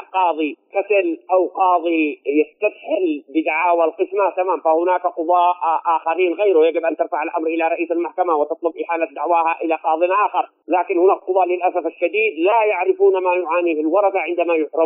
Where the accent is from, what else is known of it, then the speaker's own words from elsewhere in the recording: Yemen; وهذا القانون لا يوجد لدينا في اليمن